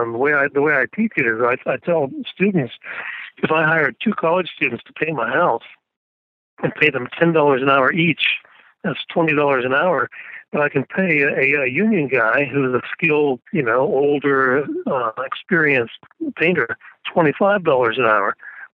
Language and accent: English; Pennsylvania, United States; growing up in Pennsylvania, it was unheard of for a black man to have one of these higher paid skilled jobs back in those days.